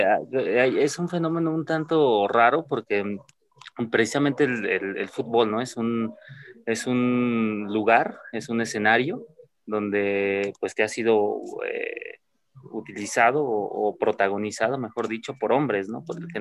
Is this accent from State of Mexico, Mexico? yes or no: yes; Nezahualcóyotl, State of Mexico, Mexico; colinda con Nezahualcóyotl, de donde yo soy, de donde soy oriundo